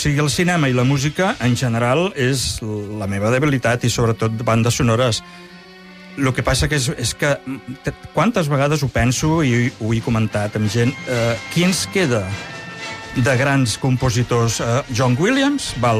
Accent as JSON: {"language": "Catalan", "town": "Santa Coloma de Gramenet", "region": "Catalonia", "country": "Spain", "tie": "born or raised there", "moved": "as an adult", "lives_now": "Barcelona, Spain", "said": "sóc de Santa Coloma, de Gramenet. Jo vaig néixer a Santa Coloma i he viscut allà fins bueno, als 24, 25 anys. I després vaig venir a Barcelona, que continuo a Barcelona"}